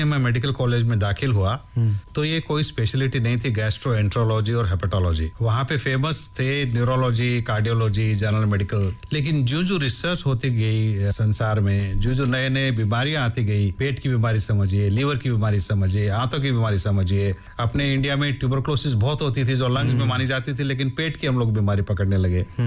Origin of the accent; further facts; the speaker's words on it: Rajasthan, India; मैं एक छोटे से गांव से आया हूँ राजस्थान में, जयपुर के करीब में। मेरी पैदाइश वही गांव में हुई थी और हम लोग पांचवी तक मैं वहीं पढ़ा था।